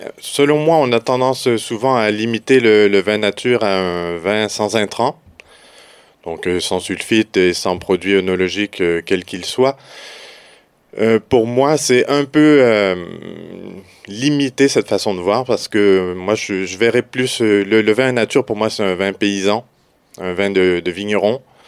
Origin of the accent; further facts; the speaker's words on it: Montreal, Quebec, Canada; accent: Quebec; Voilà, oui, je suis Montréalais d'origine.